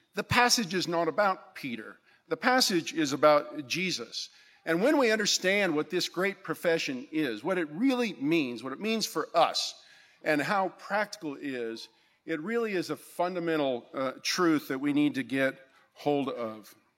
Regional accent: Moscow, Russia; now in Lynchburg, United States; I came from Moscow many years ago. We were here for quite some time, and then went off to plant a church in Lynchburg, Virginia.

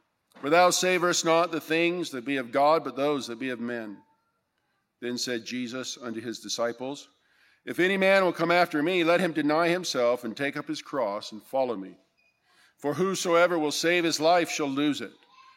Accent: Moscow, Russia; now in Lynchburg, United States; I came from Moscow many years ago. We were here for quite some time, and then went off to plant a church in Lynchburg, Virginia.

